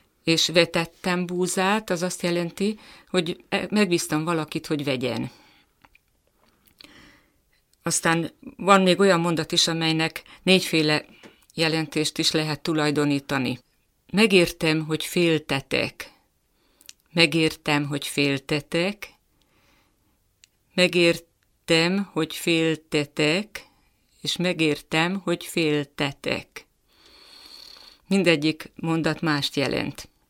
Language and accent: Hungarian; Nagykanizsa, Zala, Hungary; Én Nagykanizsáról származom